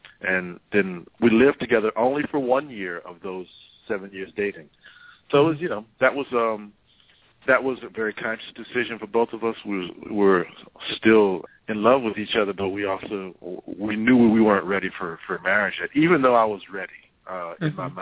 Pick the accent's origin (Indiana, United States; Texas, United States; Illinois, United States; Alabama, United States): Texas, United States; Houston; I'm removed from Houston, Texas, so I'm kind of yearning this aspect of family.